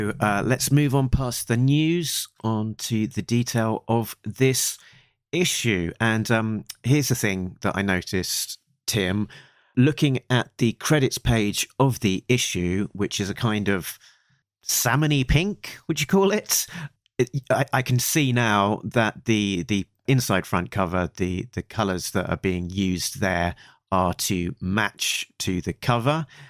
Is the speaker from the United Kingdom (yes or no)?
yes; England, United Kingdom; I normally say Hammer because I'm English. We don't have the long A's so much.